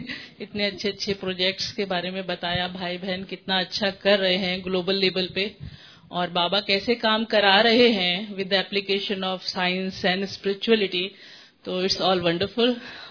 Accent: Delhi, India; मैं हिमाचल से नहीं हूँ, मैं दिल्ली से हूँ

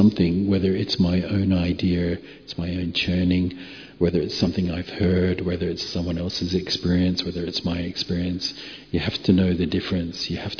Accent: Australia; I'm an Australian, I speak fast. So Australians are known for speaking fast.

